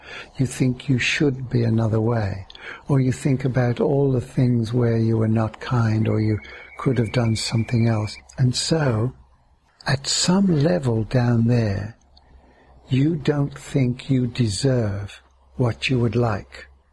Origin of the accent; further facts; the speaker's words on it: England, United Kingdom; born there; Often, especially when I was born in England, it was, we're going on a picnic, it'll probably rain.